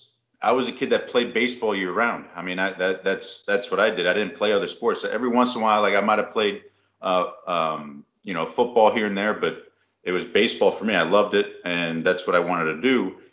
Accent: Florida, United States; my wife and I, we grew up in South Florida, and we have, you know, our family's down there, so that's kind of like our home base.

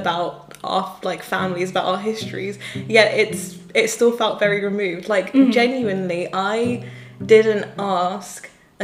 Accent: Birmingham, West Midlands, United Kingdom; So, like, as people probably know, we are from Birmingham

